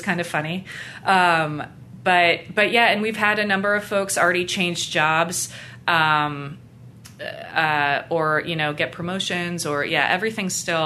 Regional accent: Connecticut, United States; I grew up in Connecticut, and so I was out of state

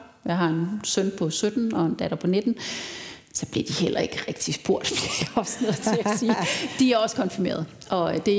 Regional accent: Central Denmark Region, Denmark; Jeg er født og opvokset i en lille bitte vestjyllandsk landsby. Helt ude i det, jeg tror, hedder Bibelbæltet stadig. Og det var det. Det var et indremissionsk miljø.

